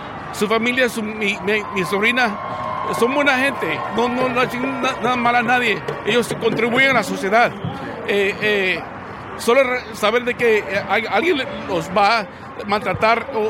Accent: El Salvador; now in United States; yo me crecí con mis tíos en El Salvador. Mi mamá desde corta edad me dejó allá para venir a buscar un mejor futuro.

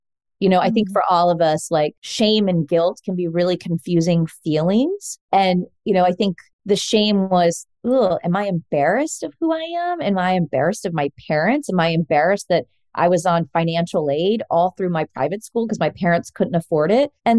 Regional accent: Fort Worth, Texas, United States; so I grew up in Fort Worth, Texas. I'm a Texan like Joseph. And, you know, I grew up in a very traditionally Mexican family. I'm half Mexican, half Puerto Rican.

